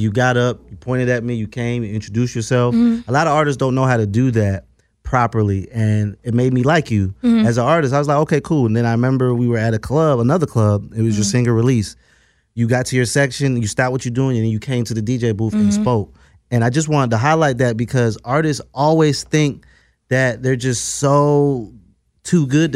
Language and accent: English; Florida, United States; also born or lived in New York; I was born in New York, but I grew up in Florida.